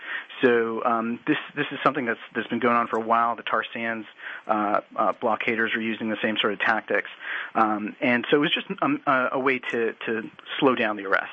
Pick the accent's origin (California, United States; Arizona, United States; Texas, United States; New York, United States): Texas, United States; Brownsville; also born or lived in McAllen; now in Austin, United States; I live in Austin. I was part of Occupy Austin. I'm originally from the Valley, from Brownsville, McAllen